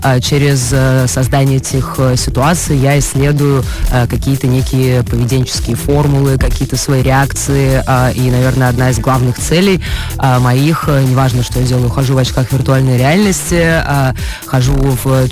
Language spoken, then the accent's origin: Russian; Krasnodar, Krasnodar Krai, Russia; я родилась в Краснодаре и жила здесь до учебы, до университета.